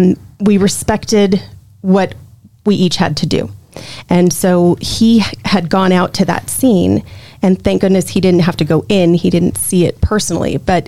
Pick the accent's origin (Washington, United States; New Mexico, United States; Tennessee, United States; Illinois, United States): New Mexico, United States; Los Alamos; but it was in Los Alamos. And that was my hometown, and it was burning up.